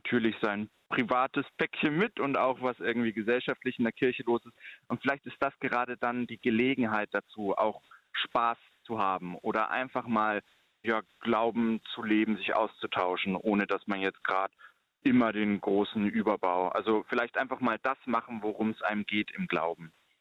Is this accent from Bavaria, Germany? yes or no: yes; Herzogenaurach, Bavaria, Germany; Und dann habe ich eine Gemeindeform in dem Brauhaus in Herzogenaurach, meinem Heimatort, gegründet.